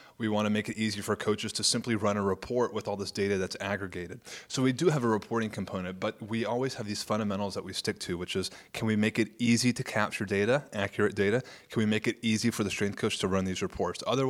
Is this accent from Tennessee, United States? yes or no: yes; Tennessee, United States; let me welcome you here as a born and raised Tennessean. I'm back in my home state, and I'm excited about